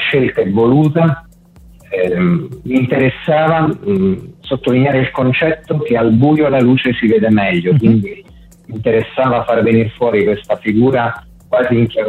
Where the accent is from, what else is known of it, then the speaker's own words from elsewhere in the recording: Abruzzo, Italy; Sì, abbiamo girato lungo la costa dei Trabocchi, io sono abruzzese